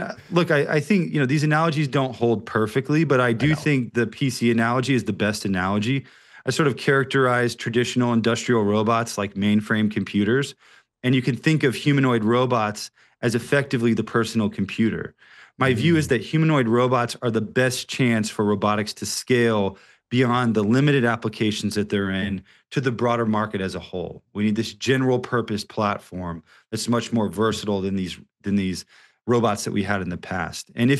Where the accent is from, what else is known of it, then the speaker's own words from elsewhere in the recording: Austin, Texas, United States; You know, I mean, we picked Austin because we're from Austin.